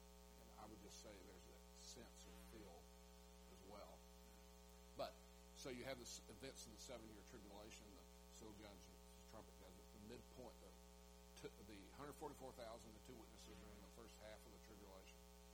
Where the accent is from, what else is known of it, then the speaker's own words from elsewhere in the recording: Texas, United States; I'd be over there in England, and where are you from? Texas.